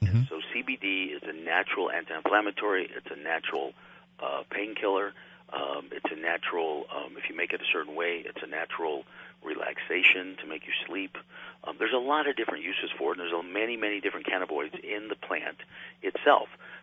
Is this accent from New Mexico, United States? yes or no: yes; Santa Fe, New Mexico, United States; My wife's from Albuquerque, I'm from Santa Fe, and we have twin boys, and we decided to move back to New Mexico.